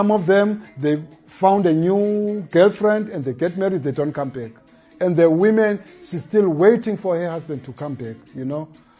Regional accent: Eastern Cape, South Africa; I'm from the Eastern Cape, and I know the poverty

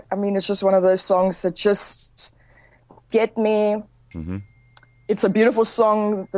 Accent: Port Elizabeth, Eastern Cape, South Africa; now in Cape Town, South Africa; I'm phoning from Cape Town. I'm from Port Elizabeth, but...

